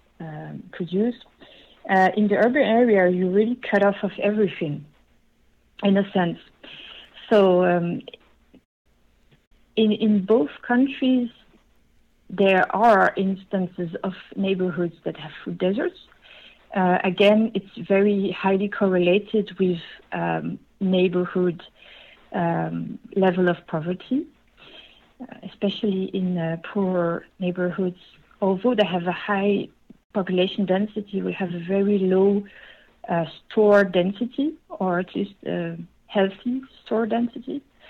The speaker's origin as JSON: {"language": "English", "town": "Chicoutimi", "region": "Quebec", "country": "Canada", "said": "I come from Chicoutimi. It's not a big city like Montreal or Quebec, but still, you know, it's a mid-level city, let's say, two-tier city or three-tier"}